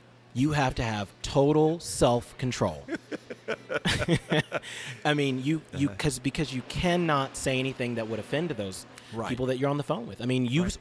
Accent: Oklahoma, United States; So, again, I'm a Democrat from Oklahoma, born and raised in Oklahoma. Spent no time in any other state.

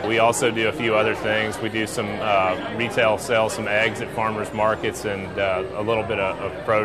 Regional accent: United States; I grew up in Williamson County, not really an agricultural area, so to speak, anymore

